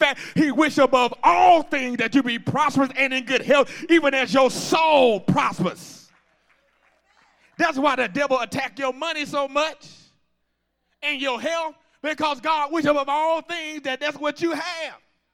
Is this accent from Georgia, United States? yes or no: yes; Atlanta, Georgia, United States; See, I'm from Atlanta, and Ted Turner was a billionaire